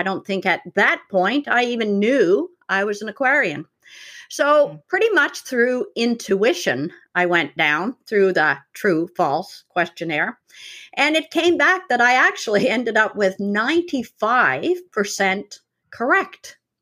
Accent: Newfoundland and Labrador, Canada; moved away; also born or lived in Nova Scotia; I'm a newfie. So I never knew anything about astrology growing up in Newfoundland. Moved to Nova Scotia

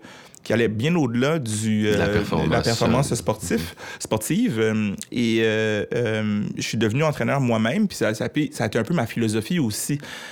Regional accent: Montreal, Quebec, Canada; j'ai grandi dans le nord-est de Montréal, j'ai grandi à Anjou, qui n'est pas un environnement pauvre, c'est un environnement de classe moyenne, mais il y a des HLM, des habitations à loyer modique à Anjou

